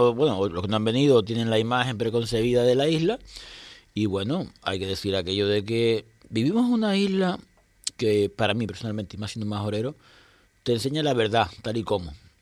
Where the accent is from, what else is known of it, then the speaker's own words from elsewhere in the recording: Canary Islands, Spain; Pero me encanta traerlos a mi tierra porque siempre vienen en verano, por ejemplo, y en esta ocasión tenemos una isla que está más verde y siempre van a la playa.